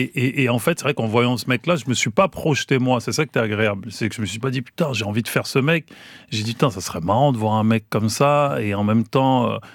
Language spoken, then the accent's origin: French; Maisons-Alfort, Île-de-France, France; j'ai grandi donc à Maisons-Alfort